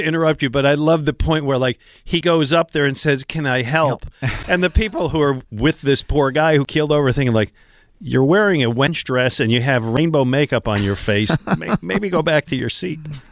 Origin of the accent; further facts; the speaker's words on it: Buffalo, New York, United States; moved away as an adult; as you know, I grew up in Buffalo, right? And it's been a long time since I've lived in Buffalo. I mean, most of my life, not since I graduated college, but it's my roots